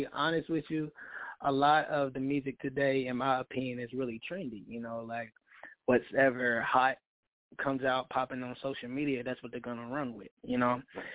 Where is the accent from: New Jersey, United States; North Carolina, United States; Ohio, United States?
North Carolina, United States; Dallas; I am from Dallas, North Carolina, born and raised.